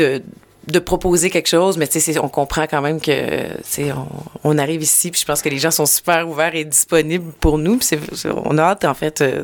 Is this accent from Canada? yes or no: yes; Trois-Rivières, Quebec, Canada; je viens de Trois-Rivières au Québec, et quand j'ai vu Florac Trois-Rivières, je me suis dit, c'est un signe. C'est ça, on vient tous, Nicolas, Dominique et moi, on vient de Trois-Rivières.